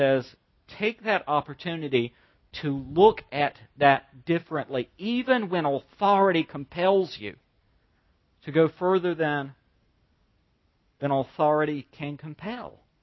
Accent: the South, United States; You know, I grew up in the South where taxation is very low

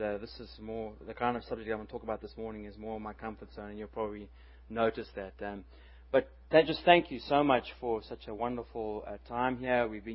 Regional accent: Zimbabwe; born there; I was born in Zimbabwe, so it can be said that I'm really from the deep south.

